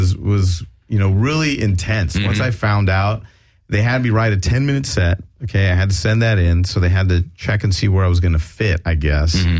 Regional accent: Ecuador; We're from Ecuador, but still same culture, like Mexicans, like Nicaraguans, all that stuff.

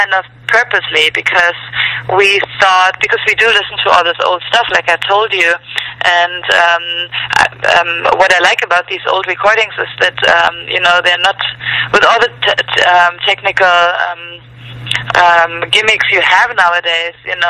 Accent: Germany; I'm from Germany

